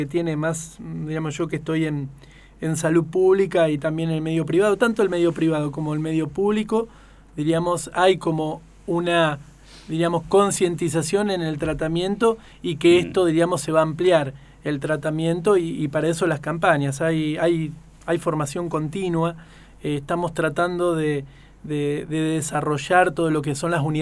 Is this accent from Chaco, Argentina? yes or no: no; Rosario, Santa Fe, Argentina; en Neuquén, sinceramente, digamos, yo me formé y soy rosarino